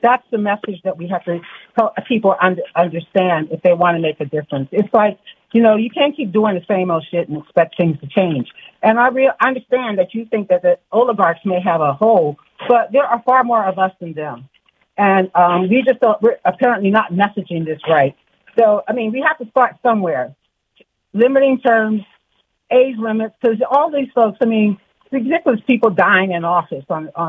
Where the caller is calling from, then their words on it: Takoma Park, Maryland, United States; I am calling from Tacoma Park.